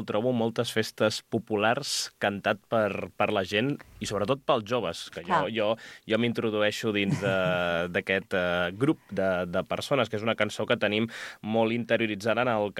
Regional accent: Catalonia, Spain; com a català, et sents identificat

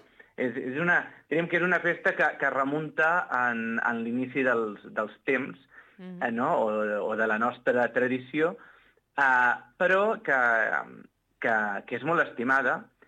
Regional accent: La Bisbal d'Empordà, Catalonia, Spain; aquesta setmana és on te comencen aquí a la Bisbal, al meu poble

